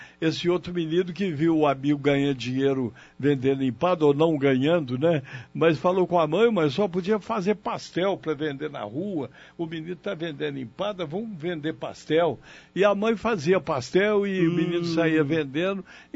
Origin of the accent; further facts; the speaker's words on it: Minas Gerais, Brazil; Falo de Minas, do povo mineiro, dessa roça onde eu nasci, né? E onde eu me criei, da Minas Rural, que eu costumo dizer, né?